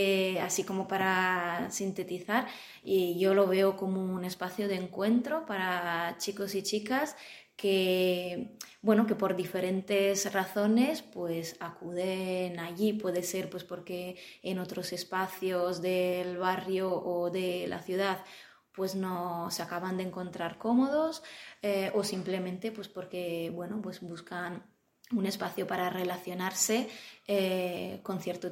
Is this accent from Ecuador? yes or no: no; Italy; Spanish is a second language; moved away as an adult; now in Zaragoza, Spain; yo soy italiana, estudié la carrera de Ciencias de la Educación en Italia y por diferentes circunstancias pues, personales y de estudios, pues vine a hacer unas prácticas aquí en Zaragoza.